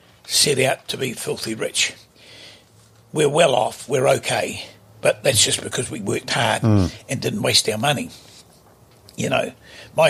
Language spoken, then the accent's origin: English; Wellington, New Zealand; No. I was from Wellington. She lived in Auckland.